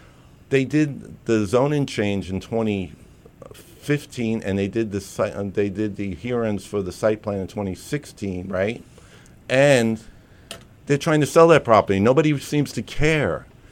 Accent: Queens, New York, United States; I'm not Jewish, but I'm from Queens originally.

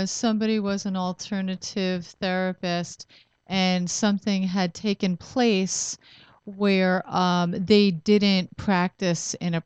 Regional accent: Long Island, New York, United States; also born or lived in Manhattan; I grew up in Long Island, and I really loved the fact that I could grow up near the ocean. Very beautiful place to go.

